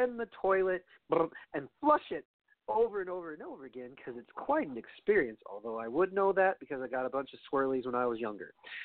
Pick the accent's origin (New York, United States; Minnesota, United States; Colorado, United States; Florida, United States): New York, United States; Brooklyn; knowing my hometown in Brooklyn